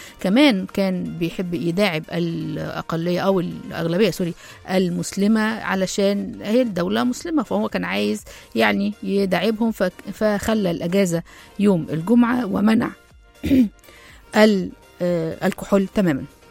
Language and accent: Arabic; Egypt; طبعا هتلاقي عندنا في مصر حلايب وشلاتين